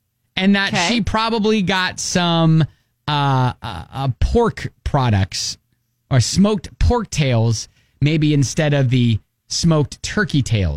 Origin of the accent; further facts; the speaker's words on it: Ohio, United States; So this out of the great state of Ohio, my home state